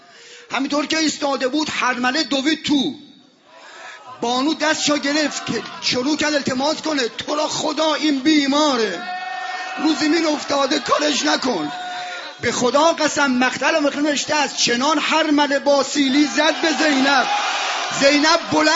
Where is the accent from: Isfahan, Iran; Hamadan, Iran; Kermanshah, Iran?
Isfahan, Iran; now in Tehran, Iran; حدود 50 سال قبل برای یه کاری ما از فریدن اصفهان اومدیم، از اصفهان اومدیم تهران